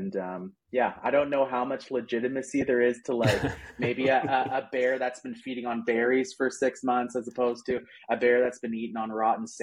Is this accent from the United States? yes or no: no; British Columbia, Canada; And I guess just growing up in British Columbia, just they're just like a normal part of life, right?